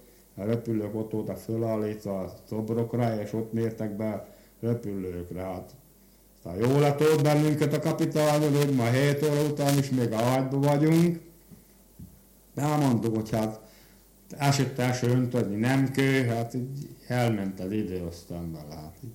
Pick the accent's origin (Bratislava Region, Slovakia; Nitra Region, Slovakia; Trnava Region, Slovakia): Bratislava Region, Slovakia; kérdezősködött, hova valósi vagyok, mondtam, Pozsony megyei vagyok.